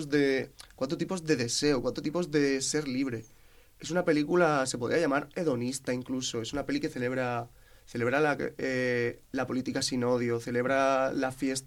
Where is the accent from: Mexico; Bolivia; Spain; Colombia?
Spain; A mí, como actor español